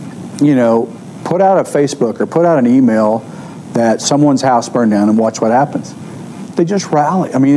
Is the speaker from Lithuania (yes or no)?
no; Cleveland, Oklahoma, United States; it's just like growing up in Cleveland, Oklahoma. It's everybody knows everybody.